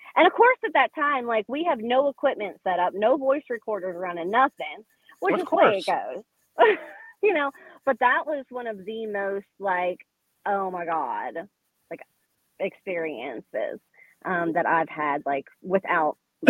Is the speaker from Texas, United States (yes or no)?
no; Pennsylvania, United States; right, and I get that, too, because I'm from Pennsylvania.